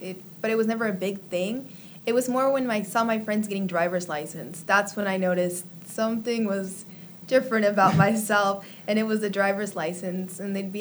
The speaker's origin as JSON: {"language": "English", "town": "Alamo", "region": "Sonora", "country": "Mexico", "lives_now": "Las Vegas, United States", "said": "I'm from Alamo, Sonora. Okay. So it's one of, like, border states."}